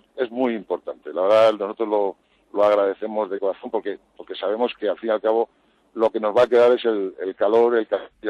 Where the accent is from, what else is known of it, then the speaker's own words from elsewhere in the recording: Spain; aunque me parezca como español lamentable